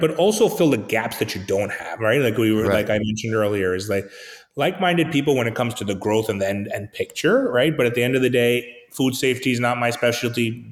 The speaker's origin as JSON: {"language": "English", "town": "Irvington", "region": "New York", "country": "United States", "tie": "born or raised there", "said": "But the town I grew up in, Irvington, New York, that Irvington pizza is still lik"}